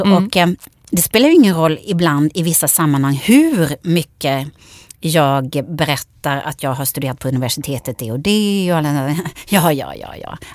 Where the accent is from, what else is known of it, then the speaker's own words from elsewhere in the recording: Karlskrona, Blekinge, Sweden; När jag var liten i Karlskrona och mamma och pappa hade bestämt att vi skulle gå